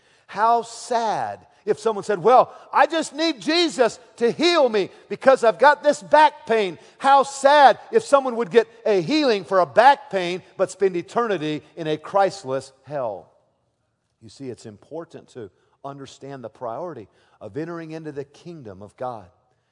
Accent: United States; it saddens me as an American

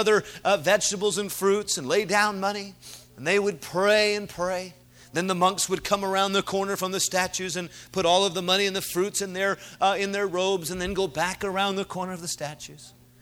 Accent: South Korea; I remember as a teenage boy growing up in Korea

